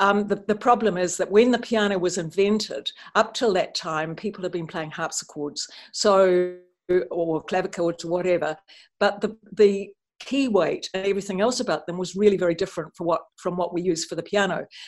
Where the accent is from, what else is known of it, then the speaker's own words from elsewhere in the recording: New Zealand; Well, I'm a New Zealander and I live and work in New Zealand. I teach at the University of Auckland.